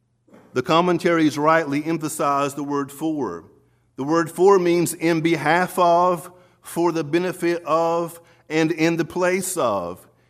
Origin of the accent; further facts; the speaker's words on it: United States; Well, you know, I'm an American. I speak English.